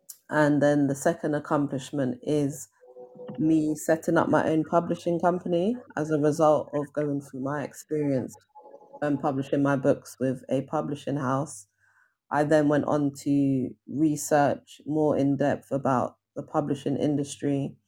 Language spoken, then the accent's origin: English; London, United Kingdom; So I'm from London in the UK, so specifically West London. I was born and bred here, and I've lived here all my life.